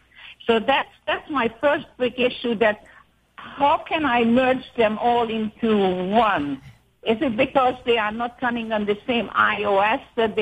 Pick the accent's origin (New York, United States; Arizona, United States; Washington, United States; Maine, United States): New York, United States; Rochester; now in Florida, United States; I'm calling from Florida, and I'm originally a Rochesterian.